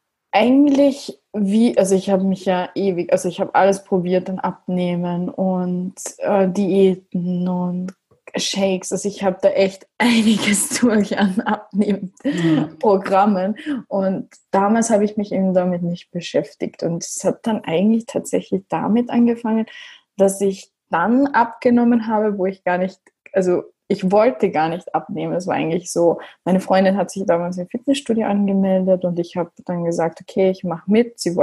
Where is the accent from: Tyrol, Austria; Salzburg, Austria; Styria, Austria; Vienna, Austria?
Styria, Austria; ich bin aus Österreich, genauer gesagt eben aus der Steiermark, und ja, bin 23 Jahre alt